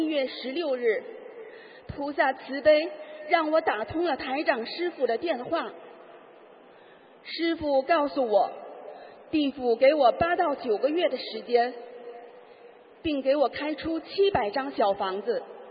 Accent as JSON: {"language": "Chinese", "region": "Tianjin", "country": "China", "said": "大家好，我是来自天津的佛友"}